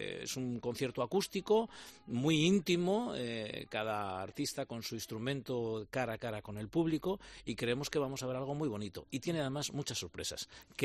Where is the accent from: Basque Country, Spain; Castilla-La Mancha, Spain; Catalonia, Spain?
Basque Country, Spain; Irún; he vuelto a mis raíces, a mi terruño, como suelen decir, a mi pueblo, a Irún, a vivir aquí.